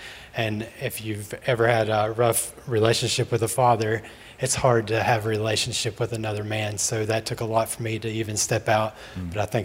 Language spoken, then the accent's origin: English; Bristol, Virginia, United States; I was born and raised in Bristol, Virginia, so I'm a Tri-City native.